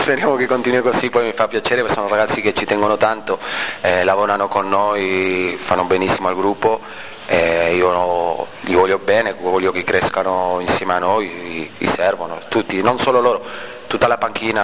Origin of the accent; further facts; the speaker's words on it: Buenos Aires, Argentina; Italian is a second language; now in Italy; Io sono di Buenos Aires quindi sono abituato ad altri movimenti, ora qua mi trovo veramente bene.